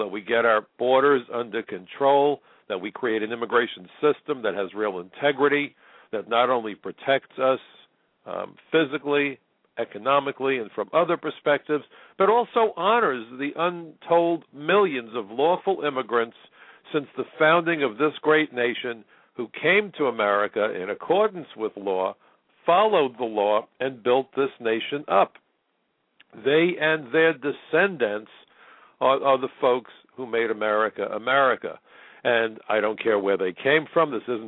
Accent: New York, United States; I'm a New Yorker. New York is the most ethnically diverse city, not only in the United States, I would argue in the world, ladies and gentlemen. And I love New York.

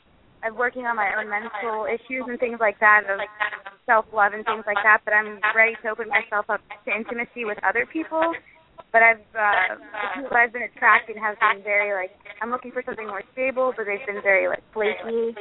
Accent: Pittsburgh, Pennsylvania, United States; I'm from Pittsburgh, Pennsylvania.

